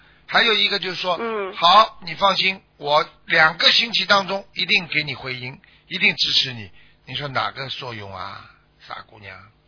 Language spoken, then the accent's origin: Chinese; China; now in Australia; 你看我们中国人有一个好习惯，中午睡一会儿